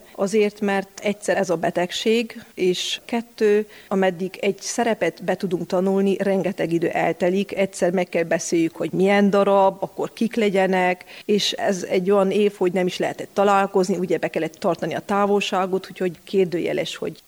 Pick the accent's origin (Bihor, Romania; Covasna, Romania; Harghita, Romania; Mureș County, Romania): Covasna, Romania; Sfântu Gheorghe; Én Szentgyörgyi születésű vagyok, ott nevelkedtem egészen 12 éves koromig, de valahogy Keresztvár ott, ahol lakunk az erdő alatt, gyökereim vannak itt